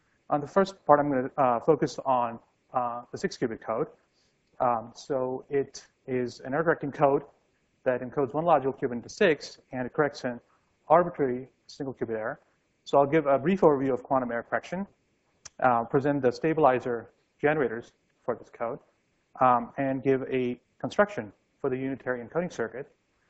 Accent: Jammu and Kashmir, India; I'm from Kashmir, which is in northern India, the Indian side, of course.

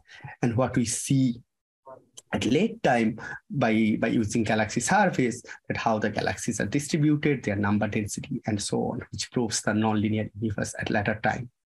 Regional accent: India; English is a second language; now in Ithaca, United States; the weather change between Ithaca and my hometown in India.

